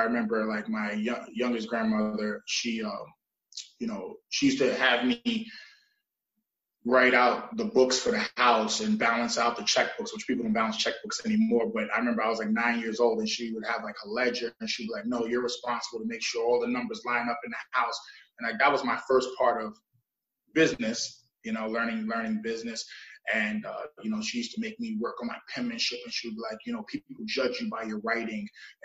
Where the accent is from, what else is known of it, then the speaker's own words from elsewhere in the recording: Staten Island, New York, United States; So I'm from Staten Island, New York, born in Staten Island University Hospital, actually, and that's where I'm from.